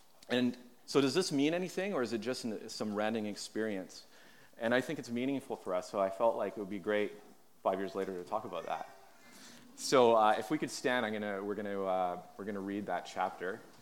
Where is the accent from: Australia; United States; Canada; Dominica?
Canada; Montreal, Quebec; now in Vancouver, Canada; born in Vancouver. Mostly grew up in Montreal. My mom and I, we went to Montreal, but I'd always come back here and visit my dad.